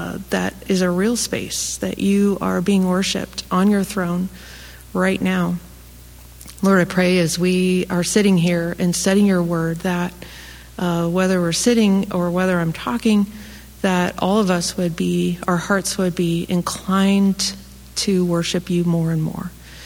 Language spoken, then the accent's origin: English; Illinois, United States; also born or lived in St. Louis; My parents, I grew up in Central Illinois, and I grew up on a farm.